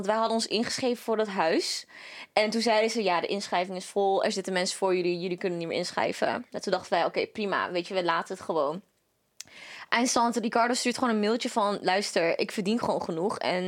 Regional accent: Arnhem, Gelderland, Netherlands; Ik ga in Arnhem, want ik kom uit Arnhem.

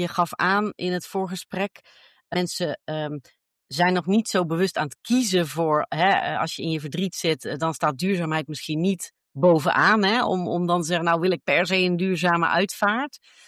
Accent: Breda, North Brabant, Netherlands; ik kom zelf uit Breda, dus ik ken Breda heel goed.

